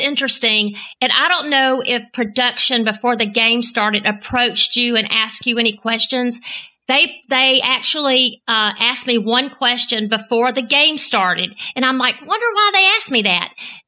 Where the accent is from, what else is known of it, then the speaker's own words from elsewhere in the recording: the South, United States; So I don't know if they thought because I'm from the South that I'm not sure.